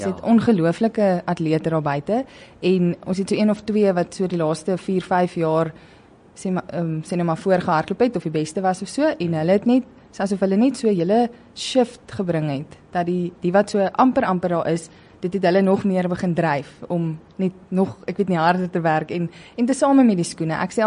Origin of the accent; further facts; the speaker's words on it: Worcester, Western Cape, South Africa; ek kom van Woester af. Toe het ek nou tikkies toe gekom en my rede was, ek het gekom vir atletiek